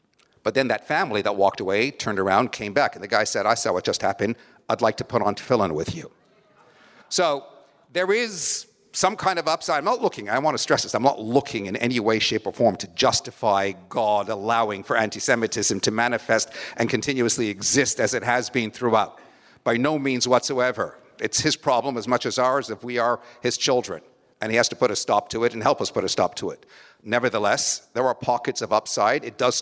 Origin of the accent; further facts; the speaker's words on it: Toronto, Ontario, Canada; now in United States; things are as they are going on currently in my hometown of Toronto, Canada, or wherever else besides.